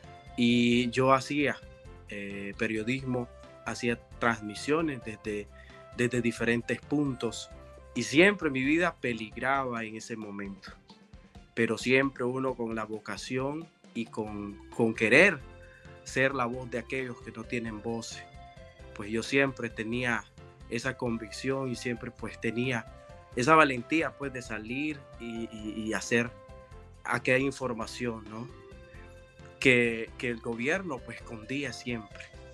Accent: Bilwi, North Caribbean Coast Autonomous Region, Nicaragua; la lucha de mi pueblo, que es Bilwi, y todo lo que comprende las regiones autónomas del Caribe Norte de Nicaragua.

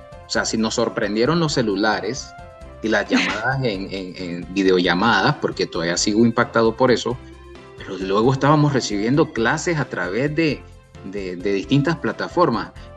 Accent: Camoapa, Boaco, Nicaragua; yo soy originario de Camoapa. Yo soy originario de Camoapa, no hay supermercados grandes

